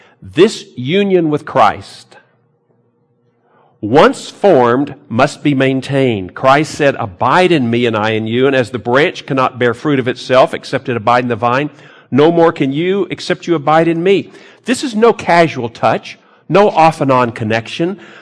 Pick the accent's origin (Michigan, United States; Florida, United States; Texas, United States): Texas, United States; Southern California and all that, growing up in Texas. I grew up with hymnals too, and we heard about California.